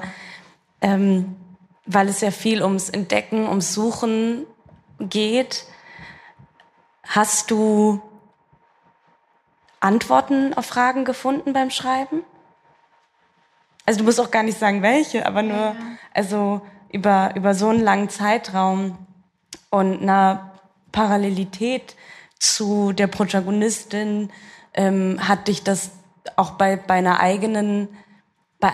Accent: Germany; mit einem Filter einer Person, die ich bin, die in Deutschland geboren und aufgewachsen ist und natürlich trotzdem eine Migrationsgeschichte hat

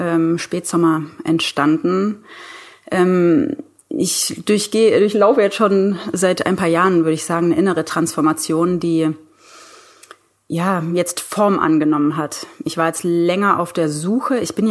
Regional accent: Bavaria, Germany; also ich komme aus dem Allgäu, aus einer Familie, die wirklich absolut null Bezug zur Kunst hat.

